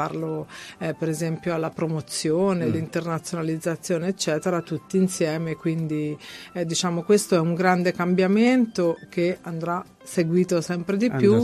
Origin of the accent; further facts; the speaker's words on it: Arezzo, Tuscany, Italy; Da imprenditrice di Arezzo, molto ecco. attaccata alla mia terra, alle mie origini